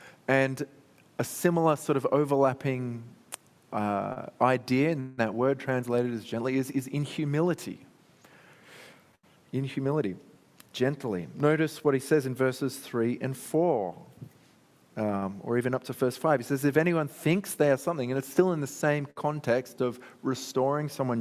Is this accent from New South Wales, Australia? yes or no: yes; Sydney, New South Wales, Australia; now in Adelaide, Australia; after all, we in Adelaide are very polite. You know, after all, I'm from Sydney originally, so I didn't understand that when I came.